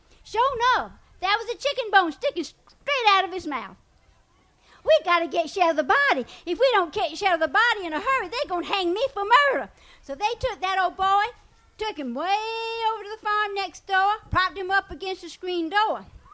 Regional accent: South Carolina, United States; One of the stories that I grew up with hearing in South Carolina was about an old preacher called Dry Fry.

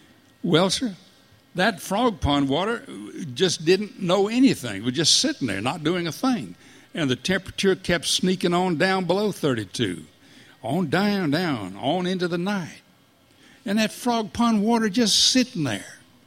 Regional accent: Florida, United States; I was born and raised in Florida, and I learned that in some parts of the Florida, the land is flatter than in other parts.

